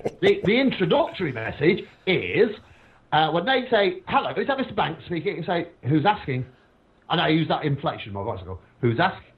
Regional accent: England, United Kingdom; That's all right. We're English.

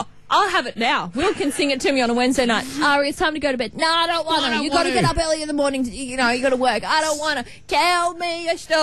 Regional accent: Newcastle, North East England, United Kingdom; And I didn't even know about this, like, growing up in Newcastle. But they're a big theatre institution or organisation here in Newcastle.

